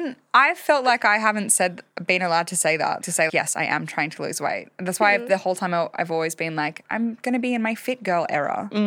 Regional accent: Australia; I'm Australian.

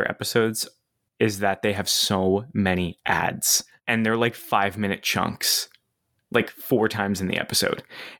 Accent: New Jersey, United States; accent: Jersey; When I hear my Jersey accent, I'm like, oh boy.

